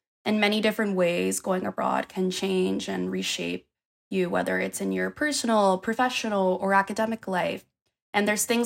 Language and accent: English; Florida, United States; also born or lived in Germany; So for me, you know, I grew up in Florida my whole life, so I never got to experience the seasons, and I truly got to get that when I was in Germany.